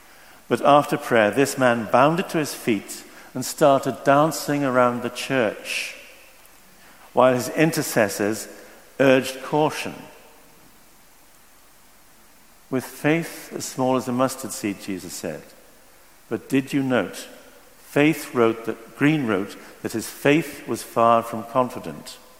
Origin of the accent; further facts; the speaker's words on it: Hexham, North East England, United Kingdom; I was in my hometown of Hexham